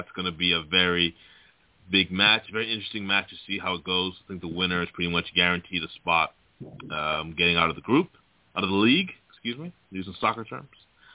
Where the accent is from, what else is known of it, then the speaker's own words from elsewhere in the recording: Belmont, New York, United States; the opening of the lovely UBS Arena in my hometown of Belmont, New York, which I have to go to one day.